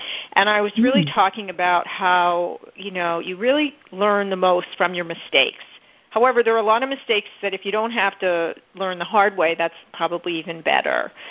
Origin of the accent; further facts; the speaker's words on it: Northeast, United States; now in Houston, United States; and then also being in Houston, and I'm from the Northeast